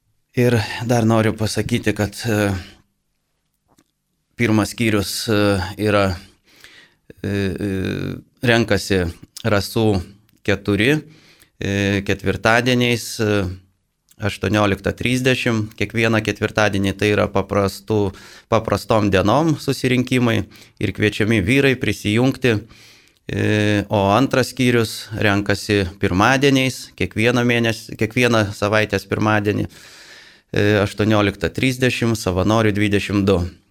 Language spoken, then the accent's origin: Lithuanian; Vilnius, Vilnius County, Lithuania; Šiandien studija iš Vilniaus, veiklių žmonių bendrijos laida Dievas gydo. Ir mes vilniečiai